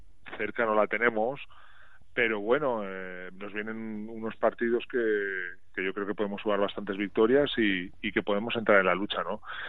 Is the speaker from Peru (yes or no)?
no; Bilbao, Basque Country, Spain; Soy muy de Bilbao, la verdad. Soy muy de Bilbao.